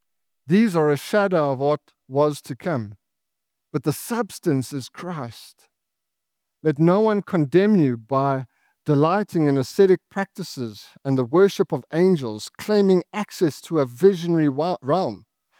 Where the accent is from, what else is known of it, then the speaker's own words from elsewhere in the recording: South Africa; One of my favorite things about being South African